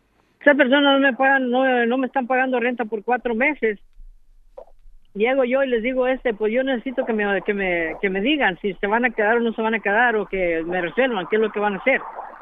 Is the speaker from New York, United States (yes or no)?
no; Texas, United States; now in Bakersfield, United States; Yo soy ciudadano americano, yo soy del estado de Texas.